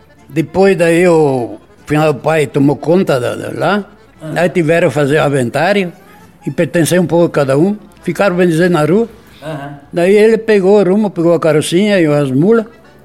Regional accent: Itatiba do Sul, Rio Grande do Sul, Brazil; born there; Itatiba do Sul.

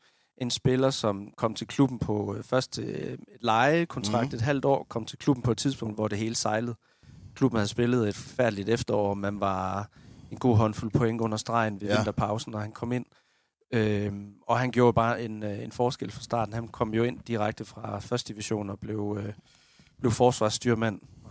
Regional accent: Region of Southern Denmark, Denmark; hvor man som sønderjyde tænker tilbage på ham

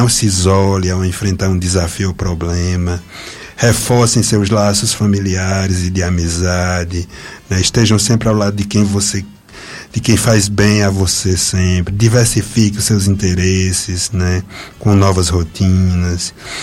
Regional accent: Juazeiro do Norte, Ceará, Brazil; Sou daqui de Juazeiro, né? Voltei, só deixo o meu Cariri no último pau de arara.

